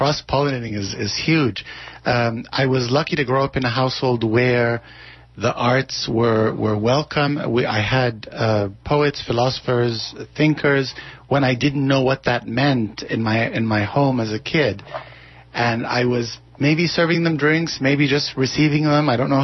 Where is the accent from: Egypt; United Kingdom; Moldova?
Egypt; English is a second language; now in United States; I grew up in Egypt. Not the Egypt, I've been away for 11 years